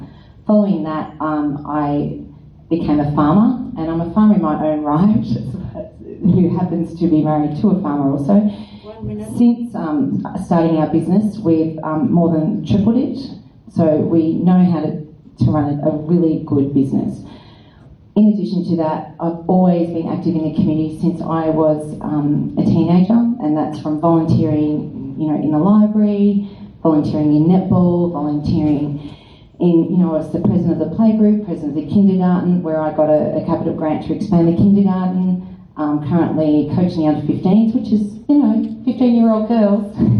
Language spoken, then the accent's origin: English; Inverloch, Victoria, Australia; I am one of 10, and I grew up in Inverloch. So I grew up in regional Victoria. Like most people, I moved to the city for university.